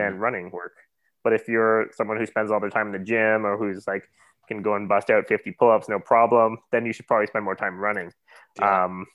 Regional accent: Canada; I'm a Canadian, so I love it.

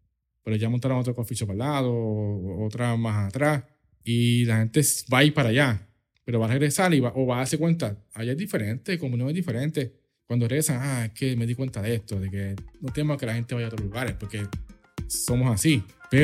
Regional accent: Juncos, Puerto Rico; en Junco me gustaba mucho, me gusta mucho, porque realmente es como una mezcla de, no es que sea una ciudad, pero es una mezcla de, es campo, pero no estás tan lejos de, o de la metro, o como, para nosotros Caguas era la metro

